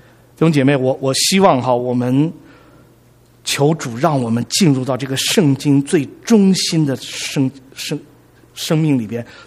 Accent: China; 但是我们大陆人好像对这个罪，对神的救赎， 我觉得我们没有很深的认识

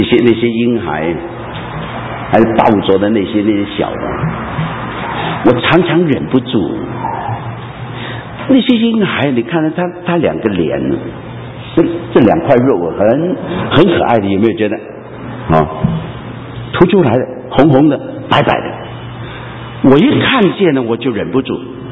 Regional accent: Guangdong, China; 我是广东人嘛，我们广东人那个头脑一流啊

